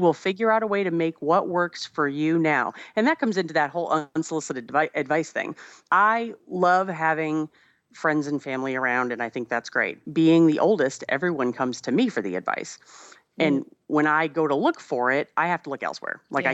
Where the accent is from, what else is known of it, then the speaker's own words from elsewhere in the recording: East Coast, United States; for a lot of my friends and growing up in the East Coast